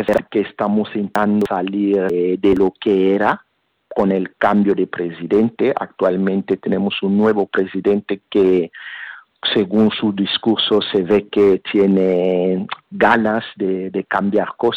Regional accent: DR Congo; moved away; yo soy de la República Democrática del Congo y me vi obligado de dejar mi país por la guerra precisamente del coltán

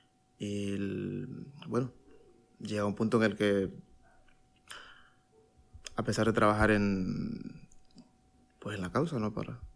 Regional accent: Honduras; yo vengo de Honduras, tengo 30 años.

